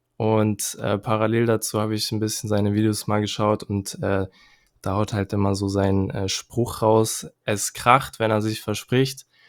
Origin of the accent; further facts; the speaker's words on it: Kiel, Schleswig-Holstein, Germany; ich bin 23 Jahre alt und ich komme aus Kiel